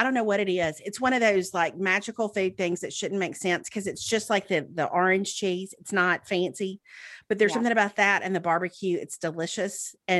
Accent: Mississippi, United States; now in Birmingham, United States; So I grew up in Mississippi. Melanie grew up in Texas, and then I've lived in Birmingham for 20 years.

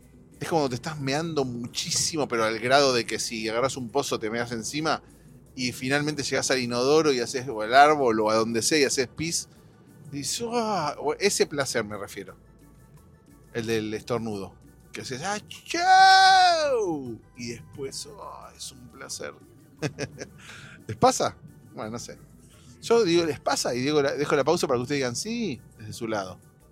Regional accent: Argentina; no soy hebreo, soy argentino.

